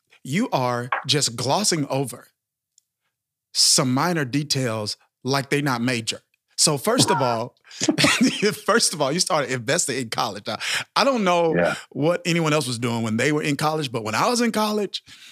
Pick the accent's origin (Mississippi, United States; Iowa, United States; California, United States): Mississippi, United States; You know, I come from Mississippi and a really, really small town.